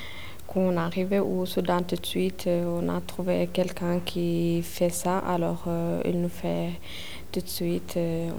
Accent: Eritrea; French is a second language; now in La Chaux-de-Fonds, Switzerland; Je viens d'Érythrée. Depuis 2008, je suis en Suisse alors. J'habite à La Chaux-de-Fonds.

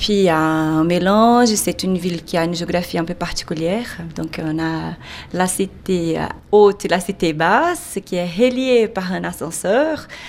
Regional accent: Salvador, Bahia, Brazil; French is a second language; Je viens de Salvador de Bahia, c'est la région nord-est au littoral. Et puis il y a beaucoup de plages, il y a beaucoup de soleil. C'est vraiment l'idée du paradis. C'est une ville aussi qui a beaucoup de métissage.

